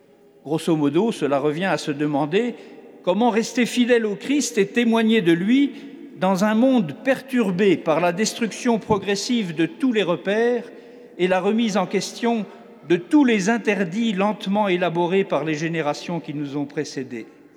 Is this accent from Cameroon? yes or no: yes; Cameroon; les horreurs que nous traversons chez nous au Nord Cameroun